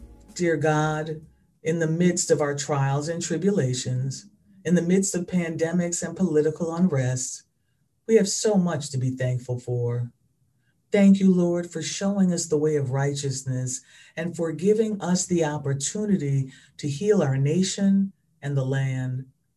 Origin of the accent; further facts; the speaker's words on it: Norfolk, Virginia, United States; Growing up in Norfolk, I was the only Black child in the school.